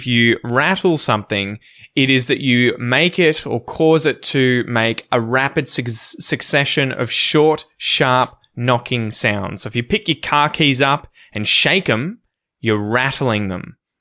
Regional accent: Australia; We also use this, strangely enough, this term, a dag, as Aussie slang, and it is an entertainingly eccentric person or character, right?

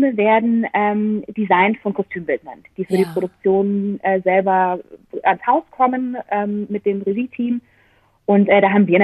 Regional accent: Freiburg, Baden-Württemberg, Germany; Ich komme aus Freiburg

